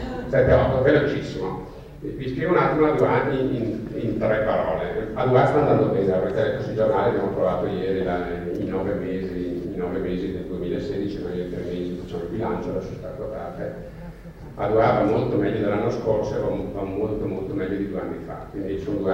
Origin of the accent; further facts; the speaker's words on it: Brescia, Lombardy, Italy; io da bresciano, cioè, mi piacerebbe che i bresciani fossero orgogliosi